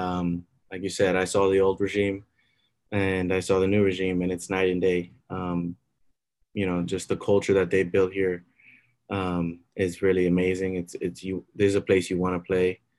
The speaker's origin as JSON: {"language": "English", "town": "Miami", "region": "Florida", "country": "United States", "tie": "born or raised there", "said": "You know, I grew up in Miami. I'm born and bred."}